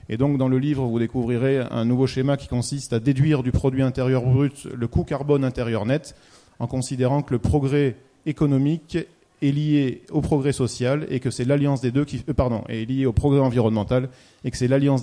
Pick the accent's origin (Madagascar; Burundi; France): France; en tant que Français et Européen.